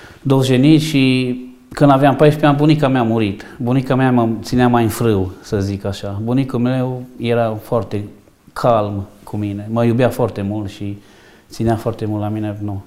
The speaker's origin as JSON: {"language": "Romanian", "town": "Mediaș", "region": "Sibiu County", "country": "Romania", "tie": "born there", "said": "M-am născut în Mediaș, nu într-o familie tocmai model"}